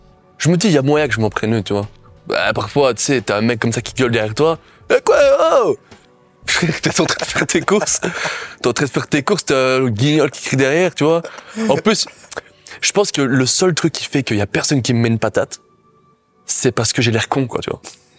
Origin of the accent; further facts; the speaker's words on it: Belgium; Je dis, non, je suis un belge.